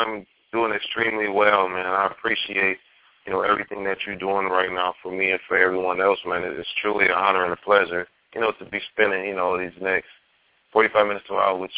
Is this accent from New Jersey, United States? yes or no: no; Detroit, Michigan, United States; Growing up in Detroit, you know, it has a reputation for music, and it has that positive reputation of being a motor city, but actually being in a city, it comes off a difference when you're growing up.